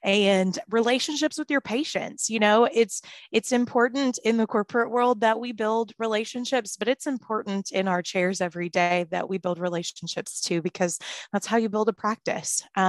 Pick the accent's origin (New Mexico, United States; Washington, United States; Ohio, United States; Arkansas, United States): Arkansas, United States; Batesville; Dr. Jim Davis in my hometown of Batesville, Arkansas, was kind of my mentor OD